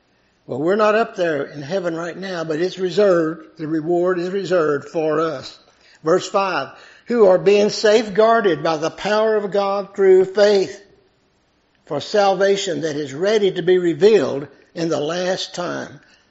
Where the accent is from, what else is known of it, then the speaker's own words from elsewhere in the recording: Lubbock, Texas, United States; moved away; also born or lived in Ventura, California; We moved to California that year from Lubbock, Texas, actually, and started school in California, Ventura, California.